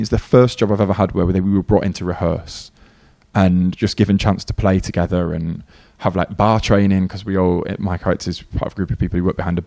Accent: Bolton, North West England, United Kingdom; Now I grew up in Bolton, so Manchester always felt close, but also very far away.

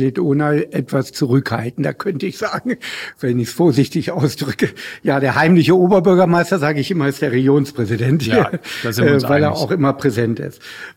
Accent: Hanover, Lower Saxony, Germany; ich bin ja Hannoveraner

